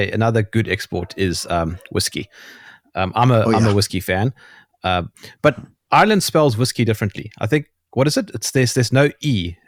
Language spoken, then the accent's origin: English; South Africa; I'm from South Africa and we're on the African continent and we have nothing going for us other than perhaps wildlife and a failed state.